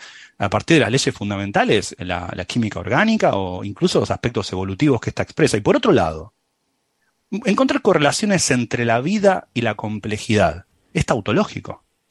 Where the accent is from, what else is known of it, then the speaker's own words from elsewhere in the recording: Buenos Aires, Argentina; accent: San Telmo; Perdón por mi acento de San Telmo.